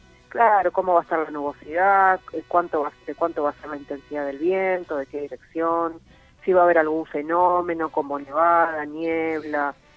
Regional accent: Buenos Aires, Argentina; now in Antarctica; yo soy de Capital Federal, Buenos Aires.

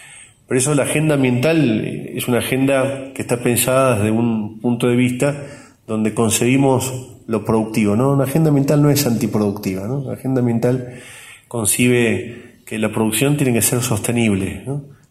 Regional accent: Argentina; la necesidad que tenemos los argentinos hoy, que es crecer.

